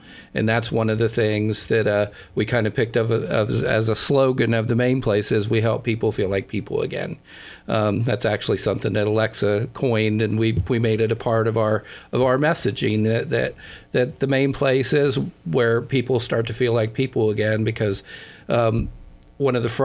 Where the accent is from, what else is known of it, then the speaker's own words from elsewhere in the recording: Newark, United States; You know, I grew up in Newark and was a middle class kid, working class family